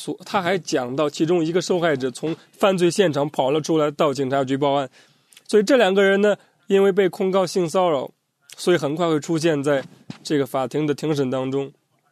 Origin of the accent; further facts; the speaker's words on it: Zambia; Chinese is a second language; 现在我想和大家对读一些从我的家乡的这个新闻，从我的家乡的这个当地的报纸上面所讲的几个报道。